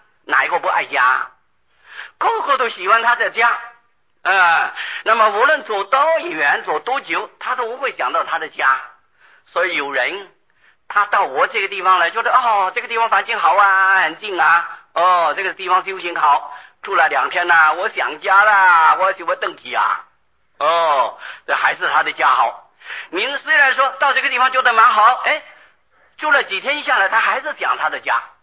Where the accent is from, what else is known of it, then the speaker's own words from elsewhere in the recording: Taiwan; 我们台湾人出家只出一半，